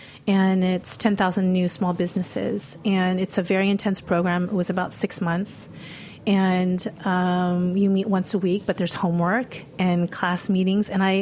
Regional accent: Philippines; everything that I was ever embarrassed about as a kid, being Filipino.

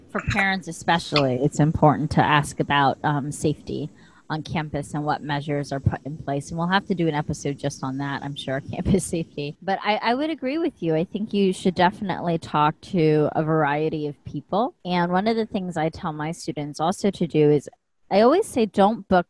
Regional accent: East Coast, United States; And I'm from the East Coast, but we were up in Boston

